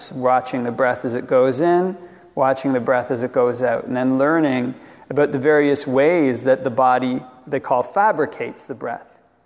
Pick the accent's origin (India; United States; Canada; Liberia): Canada; I'm a Canadian.